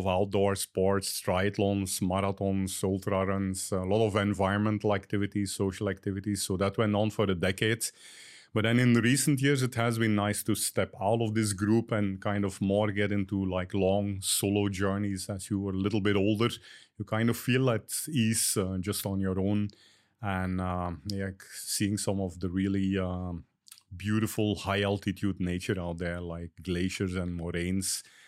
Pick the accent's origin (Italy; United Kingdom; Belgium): Belgium; now in Chennai, India; I'm basically from Belgium. I was born and raised there, finished my master's of computer science. And then in 98, so 25 years ago, I was sent to India